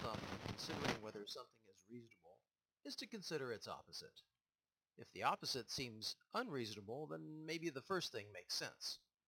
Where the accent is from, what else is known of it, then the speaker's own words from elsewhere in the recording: United States; Is there something about a Canadian apology that I don't understand because I'm American?